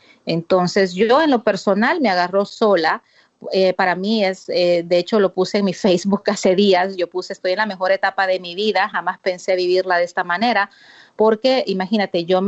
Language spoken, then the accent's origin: Spanish; El Salvador; now in United States; yo soy de origen salvadoreño, pero resido en Estados Unidos, en el área de la Bahía, California, y viví pues una guerra, ¿no? Una guerra en mi país que justamente comenzó en el año que yo nací, en 1980